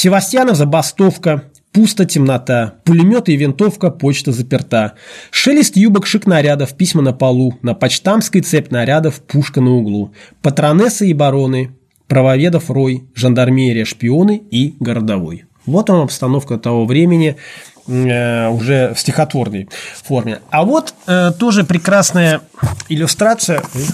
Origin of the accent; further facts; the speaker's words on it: Saint Petersburg, Russia; я из Петербурга.